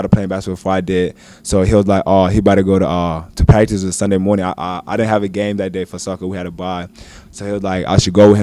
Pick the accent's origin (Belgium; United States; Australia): Australia; Melbourne, Victoria; where I grew up in Fitzroy. It's a small suburb in Melbourne. So, like, I grew up in the flats